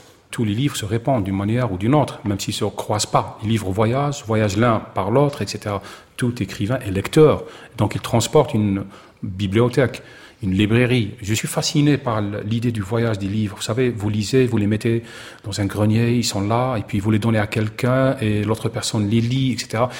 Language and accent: French; Oran, Oran Province, Algeria; Un jour, j'étais chez moi à Oran, j'avais perdu quelqu'un dans ma famille